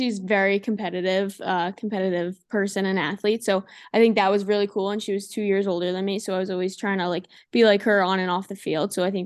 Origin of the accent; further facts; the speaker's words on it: Garden City, New York, United States; Yeah, I think I'm from Long Island, New York, so lacrosse is huge on Long Island, and especially in my town, Garden City. So I kind of just grew up playing.